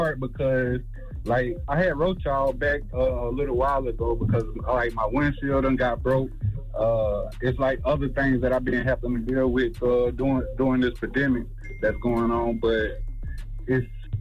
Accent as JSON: {"language": "English", "town": "Aiken", "region": "South Carolina", "country": "United States", "said": "I'm from South Carolina, too, man."}